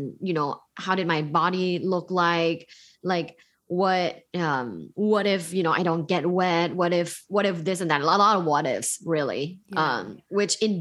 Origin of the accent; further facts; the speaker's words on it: Thailand; English is a second language; I'm from Thailand, and in Thailand, like a lot of families send their kids to kind of like meditation camps.